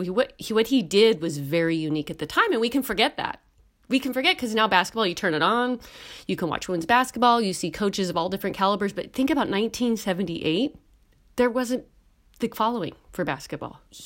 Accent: Missoula, Montana, United States; I became aware of things that I didn't quite understand growing up in Missoula, of the uniqueness of what happened in our city and in our state.

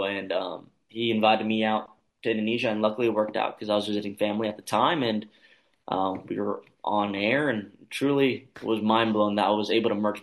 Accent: New Mexico, United States; but here from New Mexico, there's not many of us doing it.

